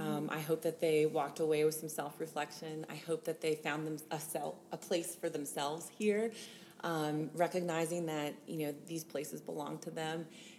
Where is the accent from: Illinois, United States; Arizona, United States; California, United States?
Arizona, United States; Tucson; I'm from Tucson, Arizona.